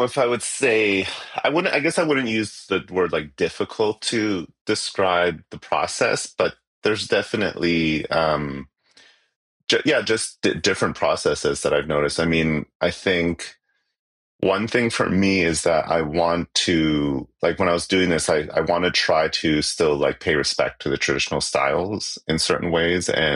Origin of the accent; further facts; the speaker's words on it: Canada; because I grew up mostly in Canada. So my language for talking to bandmates and producers and stuff is generally English.